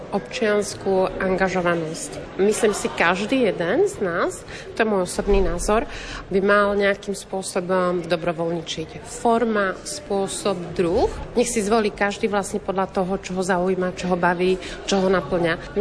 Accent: Poprad, Prešov Region, Slovakia; Čo sa týka mňa, tak ja som z Popradu

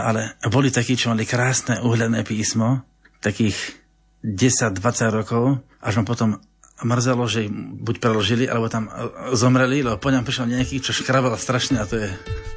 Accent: Tuhár, Banská Bystrica Region, Slovakia; o tých rodoch našich tuharských, ja som rodák z Tuhára

